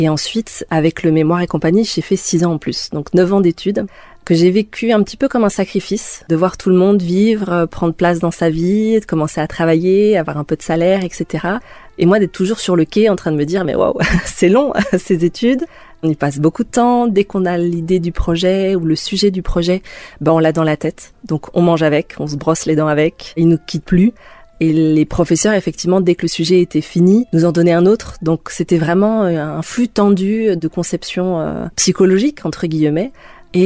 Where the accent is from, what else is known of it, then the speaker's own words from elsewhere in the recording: Bordeaux, Nouvelle-Aquitaine, France; je suis originaire de Bordeaux mais je vis à l'Oussoa.